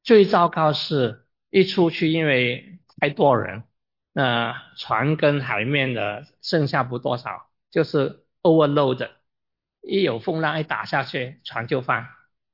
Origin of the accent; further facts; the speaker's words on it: China; 拿单好像我们中国人一样，骂人是转弯的。